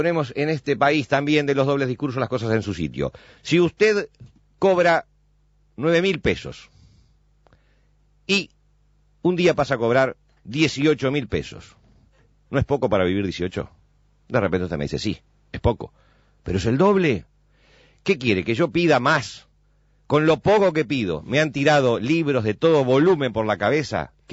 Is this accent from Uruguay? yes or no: yes; Uruguay; porque también somos muy uruguayos